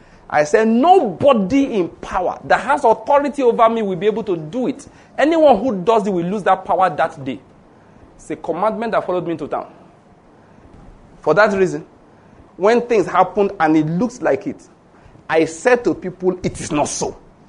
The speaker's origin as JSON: {"language": "English", "region": "Ondo", "country": "Nigeria", "said": "And I'm from Ondo State, naturally speaking. Like we said, my Hittiteness and my Amoriteness is from Ondo State"}